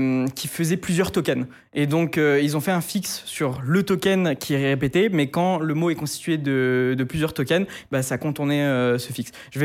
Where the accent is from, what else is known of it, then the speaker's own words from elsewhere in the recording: Grenoble, Auvergne-Rhône-Alpes, France; Moi, de base, je viens de Grenoble.